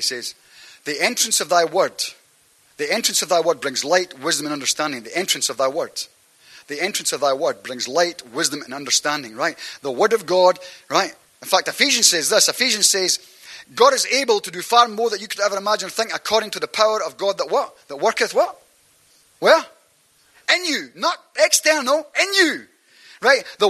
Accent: Scotland, United Kingdom; People say, oh, where are you from? I'm from Scotland. No, I'm actually from heaven.

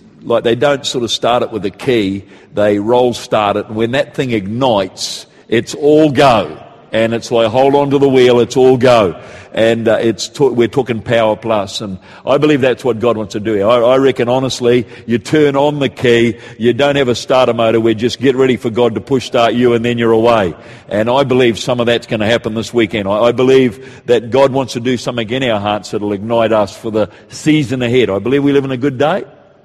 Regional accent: New Zealand; I am a Kiwi. I've been asked twice today how long you're over from Australia for. I am a Kiwi, all right? And we live here. We live in Auckland.

